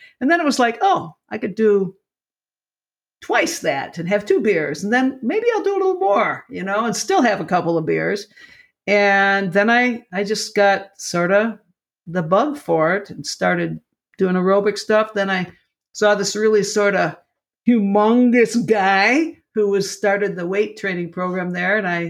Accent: Lockport, Illinois, United States; Lockport, Illinois.

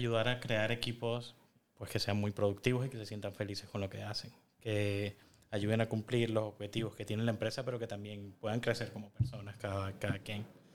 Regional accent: La Guaira, Venezuela; Un lugar que no lo vas a encontrar en el mapa. Se llama La Guaira.

